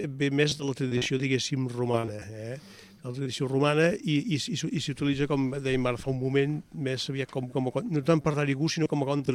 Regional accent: Manresa, Catalonia, Spain; Jo prefereixo timó, soc de Manresa, allà diuen timó.

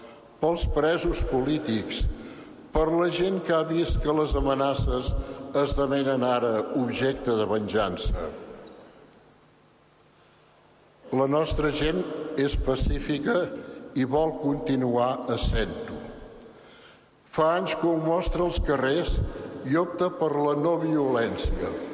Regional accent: Catalonia, Spain; com a creients i com a catalans.

